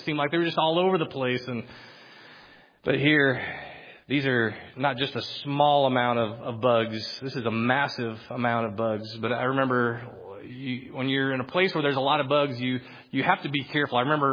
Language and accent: English; Philippines; But in the land that I grew up in the Philippines, insects swarm.